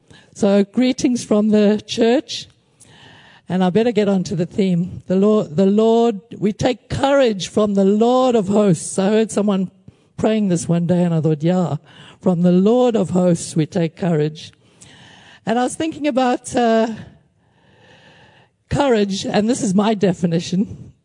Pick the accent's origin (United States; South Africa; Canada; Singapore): South Africa; also born or lived in Kenya / London, United Kingdom; now in Cyprus; I was born in Kenya, grew up in South Africa, then London 13 years, and now I'm doing my practicum, my Bible college practicum in Cyprus